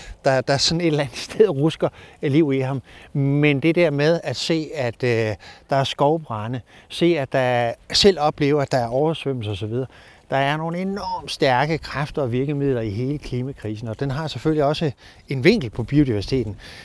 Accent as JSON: {"language": "Danish", "region": "Central Denmark Region", "country": "Denmark", "said": "Jeg kommer fra Vestjylland. Der boede fordelingen af menneskerne helt anderledes."}